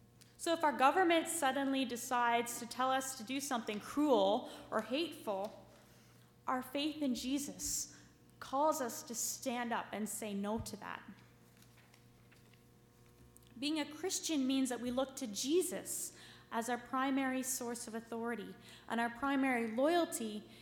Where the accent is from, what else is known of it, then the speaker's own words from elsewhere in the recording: Canada; born there; I was born in Canada, and so I see the world around me differently than I would if I were born in Kenya.